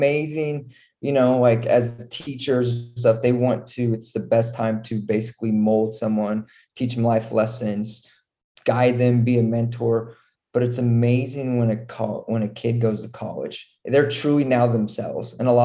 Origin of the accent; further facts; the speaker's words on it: Nebraska, United States; I'm originally from Nebraska, small town in Nebraska.